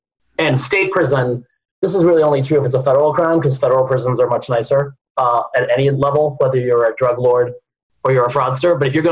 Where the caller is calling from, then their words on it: Boston, Massachusetts, United States